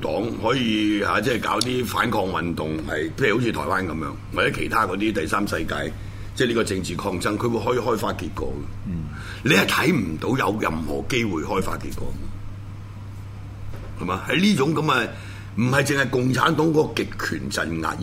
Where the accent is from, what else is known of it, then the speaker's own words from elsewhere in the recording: China; 作為一個中國人個悲哀嘅地方就喺呢度啊嘛